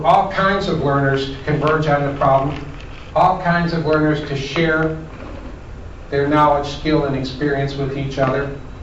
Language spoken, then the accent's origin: English; Buffalo, New York, United States; now in Washington, D.C., United States; I live in Washington, D.C. I grew up in Buffalo, okay? So I live in Washington, D.C.